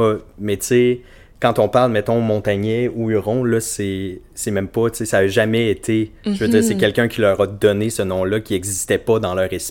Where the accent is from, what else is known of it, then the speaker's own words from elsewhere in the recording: Mashteuiatsh, Quebec, Canada; nous, à Machteuillatz, on a comme la petite distinction dans notre langue, là, le Neulwehun.